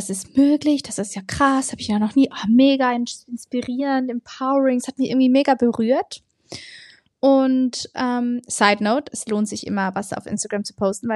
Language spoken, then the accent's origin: German; Switzerland; ich bin aus der Schweiz.